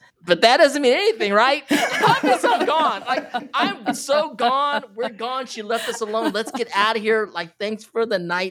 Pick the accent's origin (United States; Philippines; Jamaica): Philippines; I'm Filipino. These stories got scary.